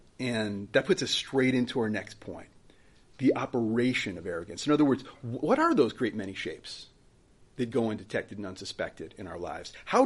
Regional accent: Buffalo, New York, United States; I'm from the Buffalo area, Buffalo, New York.

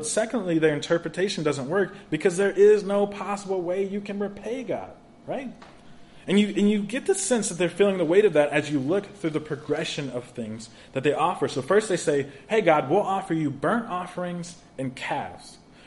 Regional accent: Tulsa, Oklahoma, United States; I'm from Tulsa, Oklahoma, so we would go to this library in town.

